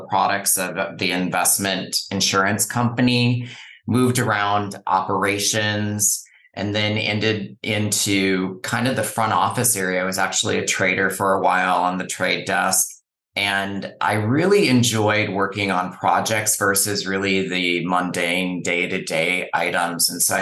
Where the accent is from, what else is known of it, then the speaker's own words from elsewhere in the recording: Le Sueur, Minnesota, United States; So I grew up in Minnesota, and in my early elementary years, I grew up in rural Minnesota, a small town called Le Sueur.